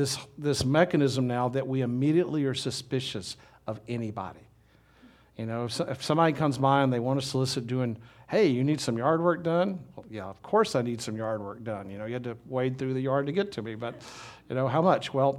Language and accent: English; Minden, United States; I remember I grew up in Minden, and many of you are here from Minden